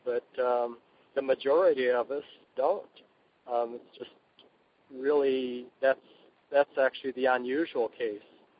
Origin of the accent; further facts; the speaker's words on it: Traverse City, Michigan, United States; And then we drop back down into Michigan to my hometown, Traverse City.